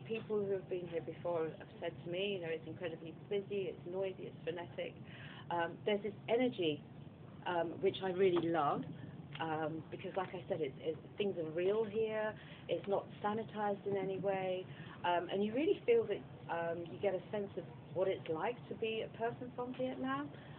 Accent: London, United Kingdom; I come from London, England, and I'm here as part of 2019 Service Corps.

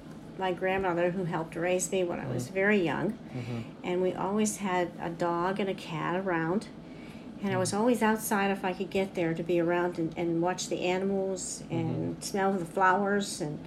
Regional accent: Sharpsburg, Pennsylvania, United States; I grew up in Allegheny County in a small town called Sharpsburg.

